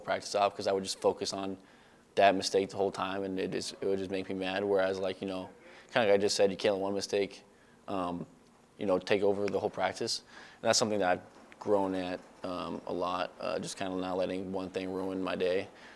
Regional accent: Omaha, Nebraska, United States; also born or lived in Iowa; Well, I went to high school in Iowa, but I was born and raised in Omaha. And my family's typical Nebraska fans

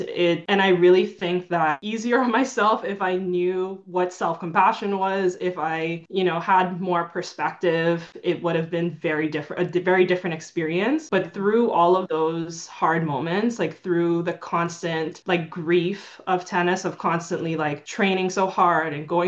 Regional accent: Bahamas; now in United States; I'm from the Bahamas, and playing in the Bahamas was very different from playing in the US.

